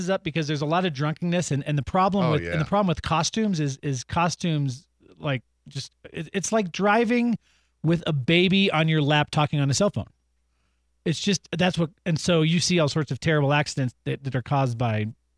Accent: Boulder, Colorado, United States; I was born and raised in Boulder.

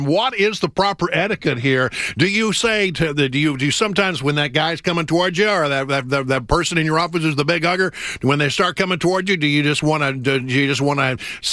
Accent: Texas, United States; it wasn't something that is done in the same way that it was back in my home state of Texas.

